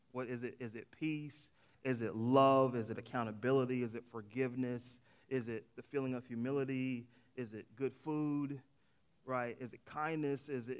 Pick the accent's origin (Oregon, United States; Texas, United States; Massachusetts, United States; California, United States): Massachusetts, United States; Boston; I can think of right now, I'm from Boston, I can think of Boston.